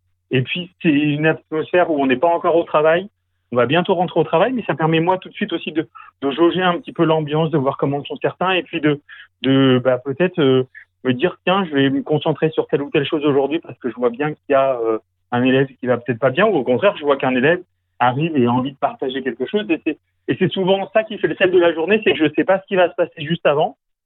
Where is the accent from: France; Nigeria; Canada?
France; Paris, Île-de-France; born there; je suis parisien de naissance. Je suis... Enfin, voilà, mais j'ai toujours été à Paris de tout petit.